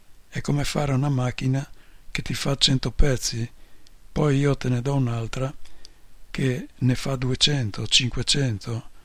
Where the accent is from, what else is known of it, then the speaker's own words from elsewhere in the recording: Piedmont, Italy; Noi siamo piemontesi e abbiamo un piemontese tutti i giorni da portare.